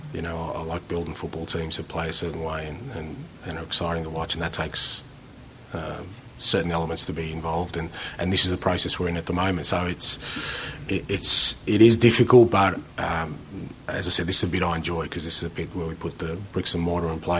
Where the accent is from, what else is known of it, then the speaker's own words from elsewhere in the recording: Melbourne, Victoria, Australia; I grew up in Melbourne